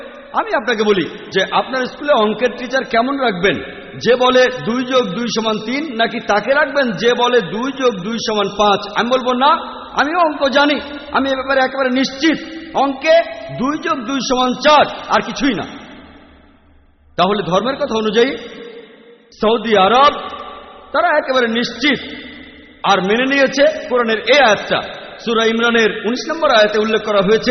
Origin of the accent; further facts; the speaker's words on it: India; আমি একজন ইন্ডিয়ান, ভৌগোলিকভাবে আমি হিন্দু কারণ আমি ইন্ডিয়ান, তবে ইসলাম ধর্ম পালন করি